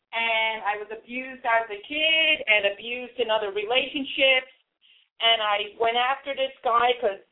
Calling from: Philadelphia, Pennsylvania, United States; Philadelphia, P.A.

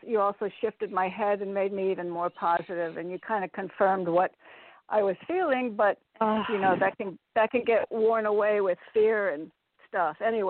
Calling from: Connecticut, United States; in Connecticut.

